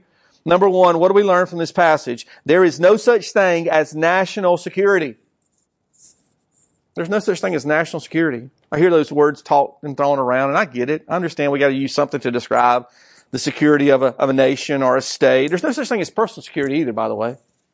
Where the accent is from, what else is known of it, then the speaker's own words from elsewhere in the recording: United States; I can't relate to that as an American, right?